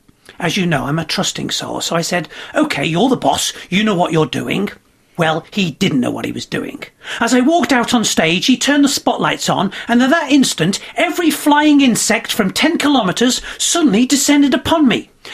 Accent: Chester, North West England, United Kingdom; now in Australia; So I go and do the Chester Comedy Festival, and it's great. It's my hometown. I'm the headlining show at the Chester Town Hall, and it's full, and I have a lovely time.

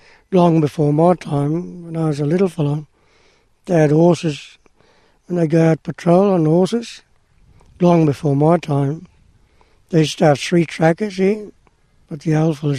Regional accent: Cowan, Queensland, Australia; born there; And yes, I was born here in Cowan, yep, up to bank of the Langkali River, way back in 1942.

